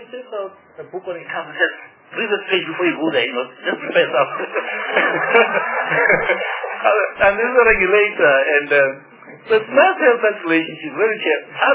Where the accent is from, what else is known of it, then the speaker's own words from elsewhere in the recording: Western Native Township, Gauteng, South Africa; born there; I was born in Western Native Township